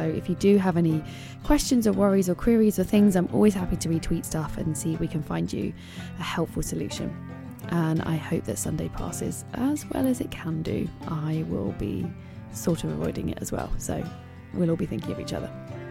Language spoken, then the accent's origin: English; London, United Kingdom; but grew up in London and I disappoint Welsh people quite a lot.